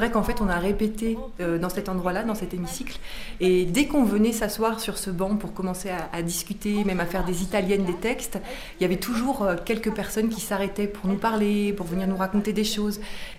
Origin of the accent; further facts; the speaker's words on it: Belgium; moved away as an adult; now in France; moi, je viens de Belgique. Donc, je suis arrivée en France 4 jours avant le premier confinement, en mars 2020.